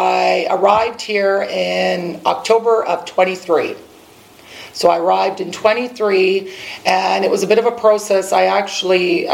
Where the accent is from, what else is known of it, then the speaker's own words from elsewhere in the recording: Canada; I wasn't born in Canada, but I was raised in Canada.